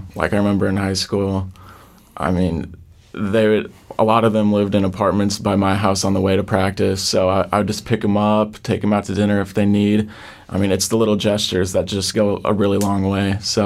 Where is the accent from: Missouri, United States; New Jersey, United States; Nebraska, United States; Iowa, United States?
Iowa, United States; Cedar Rapids; And yeah, as you said, I'm from Cedar Rapids. I went to a high school that's also very diverse, much more diverse than here.